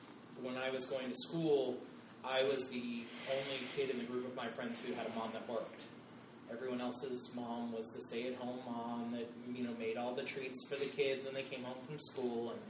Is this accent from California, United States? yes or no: yes; Laguna Niguel, California, United States; Now, I grew up in Laguna Niguel, California, not a poor city.